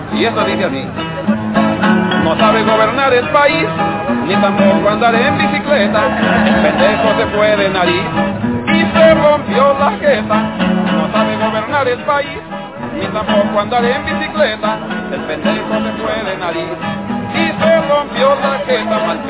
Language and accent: Spanish; Mexicali, Baja California, Mexico; Faltaban unos días para que yo naciera cuando los deportan, de tal manera que nací en Mexicali y no en Estados Unidos. Pues desde niño crecí viendo las faenas del campo